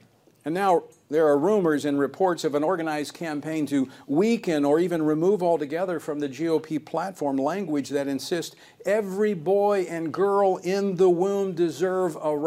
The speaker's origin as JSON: {"language": "English", "region": "Louisiana", "country": "United States", "tie": "born or raised there", "said": "from my home state of Louisiana"}